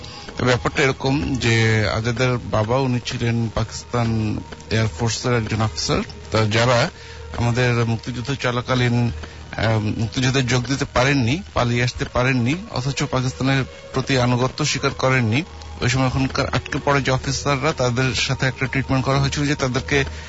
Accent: Uttara, Dhaka Division, Bangladesh; উত্তরা থেকে এসেছি।

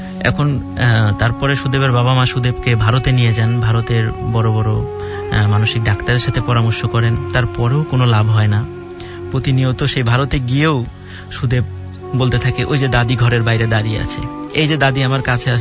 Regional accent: Mirpur, Dhaka Division, Bangladesh; জগন্নাথ বিশ্ববিদ্যালয়, BBA third batch. আমি এসেছি মিরপুর থেকে।

